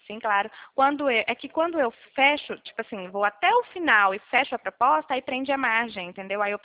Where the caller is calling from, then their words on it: Nova Odessa, São Paulo, Brazil; Eu tô falando de São Paulo, na verdade interior, né, de Nova Odessa.